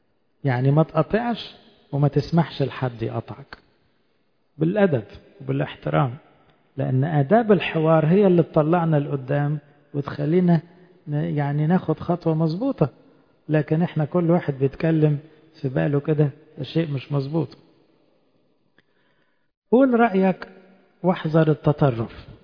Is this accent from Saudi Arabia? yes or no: no; Egypt; لأنه أحياناً شعبنا يكون غير منظم شوية. كمصريين تلاقوا ايه كل واحد يتكلم